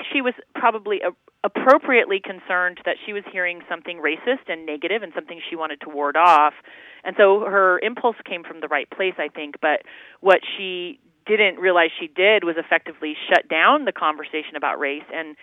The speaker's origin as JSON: {"language": "English", "town": "Denver", "region": "Colorado", "country": "United States", "tie": "born or raised there", "said": "So I grew up in Denver, Colorado, at a time when busing was in place to ensure integration of schools."}